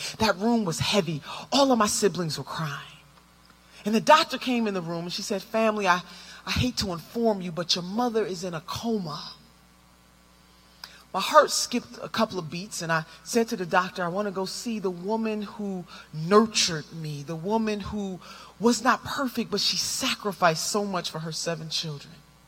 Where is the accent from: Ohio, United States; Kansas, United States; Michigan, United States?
Ohio, United States; Cleveland; I'm the oldest of seven children, and I grew up in Cleveland, Ohio.